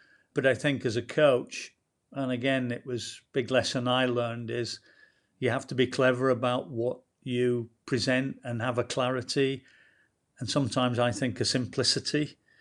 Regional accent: New Zealand; as a New Zealander talking to him, you go back to 2009 and he gets the Lions

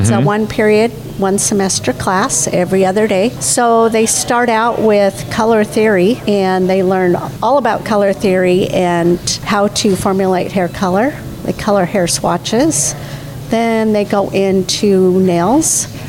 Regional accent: Ilwaco, Washington, United States; I grew up in Elwaco.

